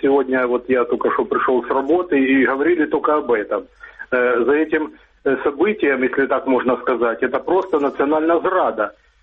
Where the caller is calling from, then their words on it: Dnipro, Dnipropetrovsk Oblast, Ukraine; Я в зоне из города Днепр.